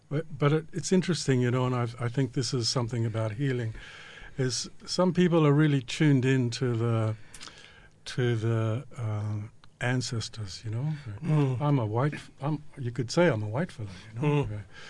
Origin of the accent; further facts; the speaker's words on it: Western Australia, Australia; born there; So I was born in Noongar country in Northern, yeah?